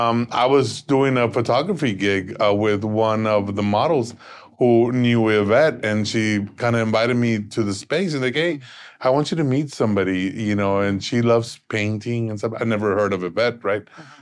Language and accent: English; Brownsville, Texas, United States; You know, I'm from Brownsville, Texas.